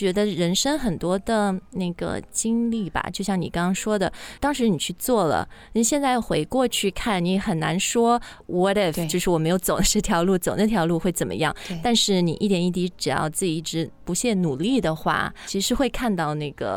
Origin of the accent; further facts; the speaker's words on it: Shanghai, China; 因为我自己是上海人，我在上海出生长大